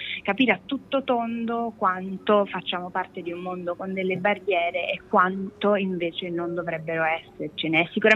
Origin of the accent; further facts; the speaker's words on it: Basilicata, Italy; born there; also born or lived in London / Philadelphia / Paris; now in Rome, Italy; Io vivo a Roma in questo momento, sono nata in Basilicata, però ho vissuto un po' in giro per il mondo, tra Londra, Filadelfia e Parigi, sempre per questioni lavorative.